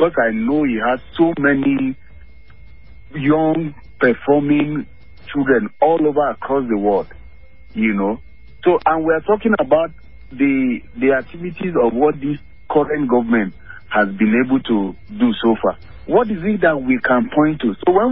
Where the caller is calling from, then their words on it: Apo, Federal Capital Territory, Nigeria; Okay, I'm calling you from Apo at the moment.